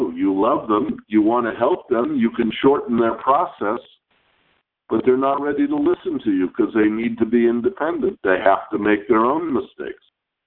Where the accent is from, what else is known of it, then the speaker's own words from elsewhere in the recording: United States; we grew up in America.